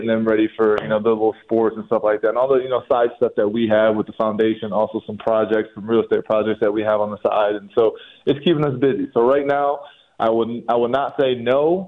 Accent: Foster, Ohio, United States; But then my hometown of Foster, Ohio, and even, you know, the in Northwest Ohio territory, and then into Iowa, where I went to school

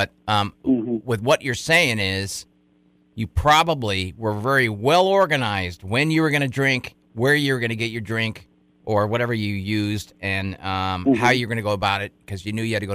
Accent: San Diego, California, United States; because I'm from San Diego, and when I was in my drinking days, my friends would rally around, and we'd go down to TJ

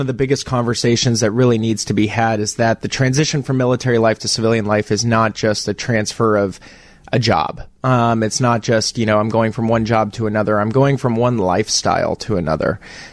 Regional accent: Beaverton, Oregon, United States; I'm from Beaverton, Oregon. I was born and raised out in Oregon, Nike Town, USA.

